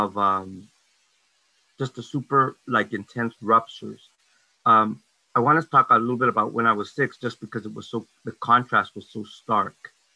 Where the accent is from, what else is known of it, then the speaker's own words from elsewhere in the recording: El Paso, Texas, United States; So I grew up when I was born in Texas, in El Paso, and my parents are from, we worked out in the fields. We were what I call braceros.